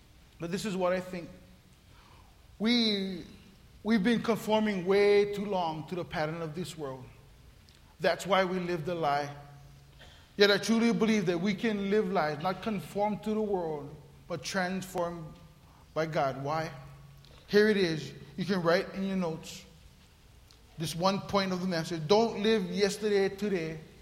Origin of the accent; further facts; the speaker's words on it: Papakolea, Hawaii, United States; I grew up homestead in Papakule. I grew up there.